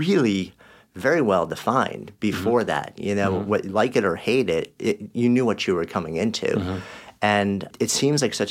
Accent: New York, United States; I grew up outside of New York City in a small town

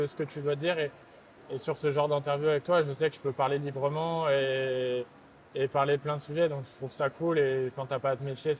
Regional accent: France; accent: French; J'ai un accent français bien dégueu, mais sinon je suis pas si mal.

